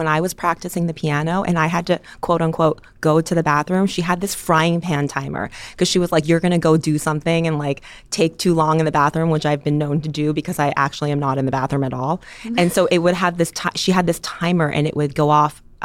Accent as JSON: {"language": "English", "country": "United States", "said": "Because we're Asian and Persian, but we're also American."}